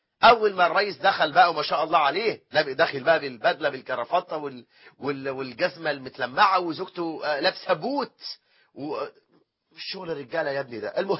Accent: Egypt; عندنا في مصر مشكلة العنوسة وانت واخد بالك

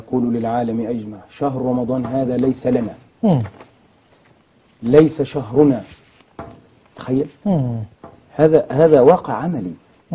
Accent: Egypt

